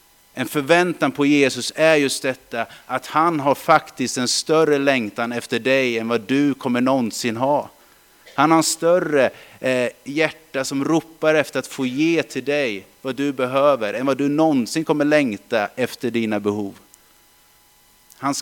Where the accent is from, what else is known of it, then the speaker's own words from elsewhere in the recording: Strömsfors, Östergötland, Sweden; 593 Strömsfors tror jag var. Eller 596. Där jag växte upp.